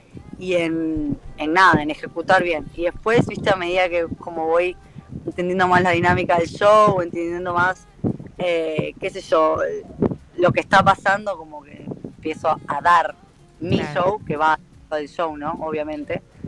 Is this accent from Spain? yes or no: no; Uruguay; pudiera decir que soy la primera uruguaya.